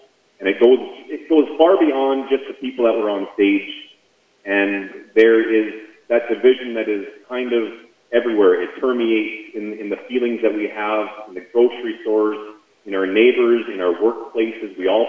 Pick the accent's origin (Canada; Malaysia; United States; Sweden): Canada; Summerland, British Columbia; born there; also born or lived in Ashcroft / Alberta; now in Salmon Arm, Canada; I was born in Summerland. I lived in Ashcroft. We moved to Alberta with the family. And when we got married, we had visited here so many years in a row that we decided to finally move here. And we've been here for 2.5 years.